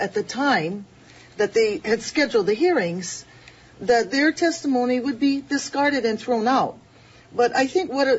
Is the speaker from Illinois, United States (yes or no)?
no; Hawaii, United States; they proposed when they came out was that we could have a Hawaiian nation as long as we would give up being Hawaiian and say that we were Indians.